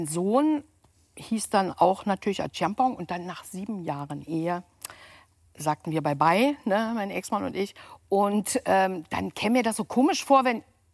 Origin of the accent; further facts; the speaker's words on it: Cottbus, Brandenburg, Germany; Aber ich würde sagen, in Cottbus jung gewesen zu sein, war zu der Zeit recht langweilig.